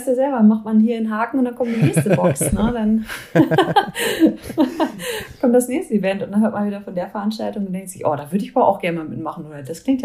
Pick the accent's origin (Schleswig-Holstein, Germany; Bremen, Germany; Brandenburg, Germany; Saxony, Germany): Bremen, Germany; in meiner Heimatstadt Bremen